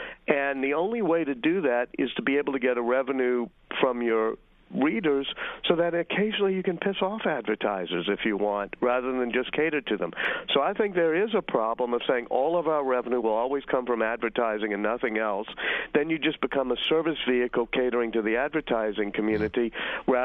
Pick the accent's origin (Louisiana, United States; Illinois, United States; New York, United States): Louisiana, United States; New Orleans; since I'm from New Orleans, I might want to read something from our state capital.